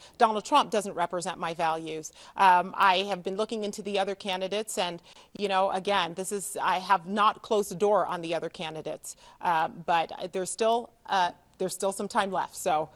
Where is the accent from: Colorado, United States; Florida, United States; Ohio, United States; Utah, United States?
Utah, United States; but I'm from Utah, and comments and different things like that roll off my back.